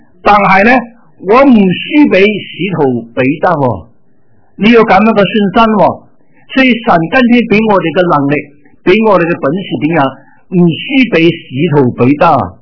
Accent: Guangdong, China; 我是广东人

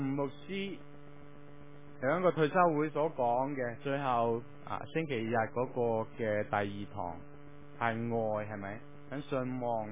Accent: China; 我哋中国人

